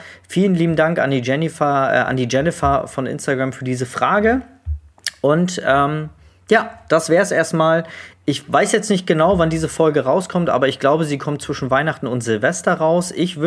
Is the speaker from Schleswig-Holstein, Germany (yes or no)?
yes; Neumünster, Schleswig-Holstein, Germany; Ich komme hier aus Neumünster, Schleswig-Holstein.